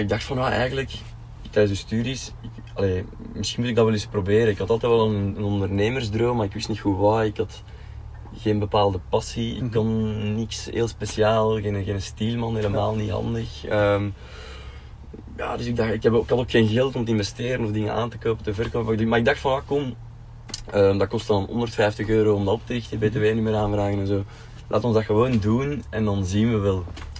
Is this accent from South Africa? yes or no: no; Londerzeel, Flanders, Belgium; 28 jaar. Ik kom uit Londerzeel, dus iets minder groen als hier, tussen Antwerpen en Brussel.